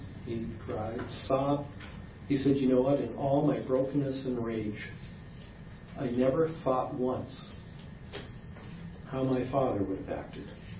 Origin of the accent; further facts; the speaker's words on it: Canada; I'm Canadian, so you get the A's.